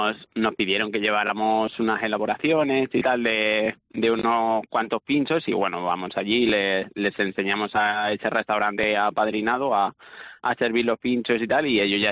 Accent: Castilla-La Mancha, Spain; born there; now in Asturias, Spain; yo llevo aquí en Asturias un añito y medio. Yo soy manchego de nacimiento

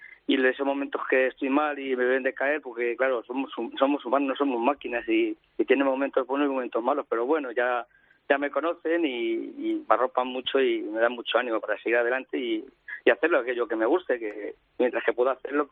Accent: Alcalá de Henares, Community of Madrid, Spain; andar por la noche un poquito por Alcalá de Henares, que soy de Alcalá de Henares, pues ahí voy.

